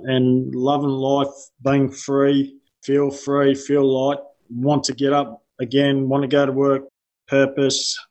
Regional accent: Victoria, Australia; I'm from the Yarra Valley. Very similar to Brian, married 25 years, 4 kids.

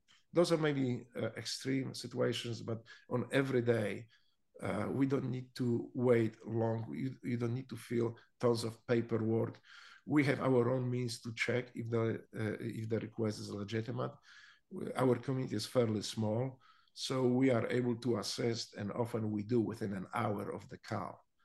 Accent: United States; Those are, because I'm American. This is how in America we deal with things.

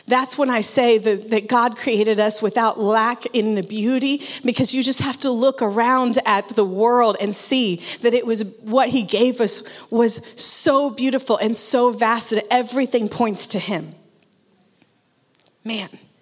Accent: Oklahoma, United States; I grew up in Oklahoma, and I don't know if you have been there, but it's flat.

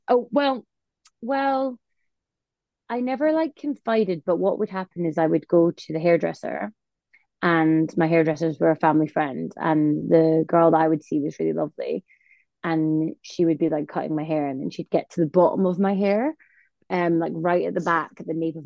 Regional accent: Scotland, United Kingdom; now in London, United Kingdom; I am originally from Scotland, and I live down in London and work as a GP.

